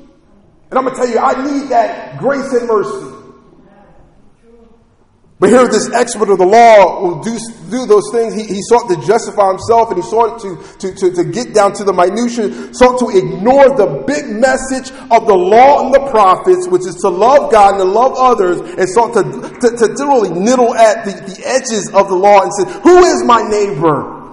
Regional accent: Philadelphia, Pennsylvania, United States; I grew up in North Philly, 22nd and Allegheny

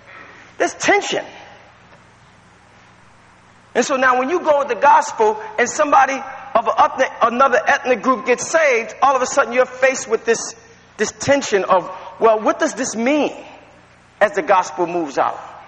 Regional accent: United States; Because, you know, I'm an African-American. I grew up in, I was born in the United States.

